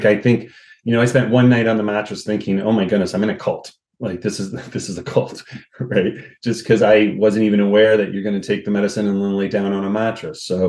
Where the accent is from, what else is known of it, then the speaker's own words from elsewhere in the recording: Canada; I'm Canadian, so I've spent most of my life in Canada.